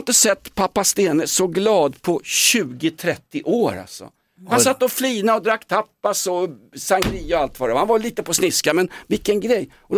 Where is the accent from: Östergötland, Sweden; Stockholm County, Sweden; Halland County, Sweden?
Stockholm County, Sweden; Stockholm; när jag växte upp i Vällingby förorten